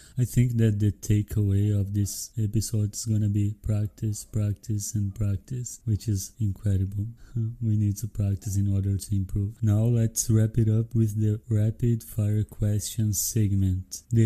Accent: Brazil; Because I'm from Brazil and I didn't know about it.

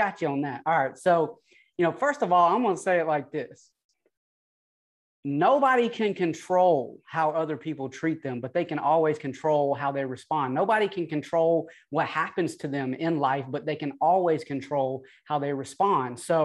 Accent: Atlanta, Georgia, United States; accent: twang; now in Sacramento, United States; So I don't know if you can tell by the twang in the voice, y'all, but listen, I am originally from Atlanta, Georgia. That's right, Hotlanta. That's right, ATL.

